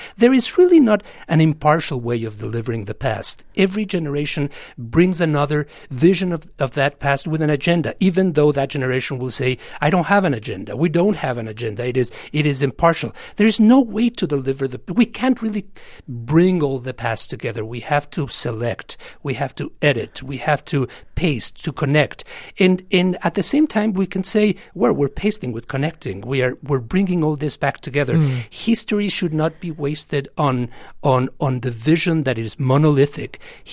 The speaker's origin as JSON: {"language": "English", "country": "United States", "said": "For me, being an American means to be a contrarian"}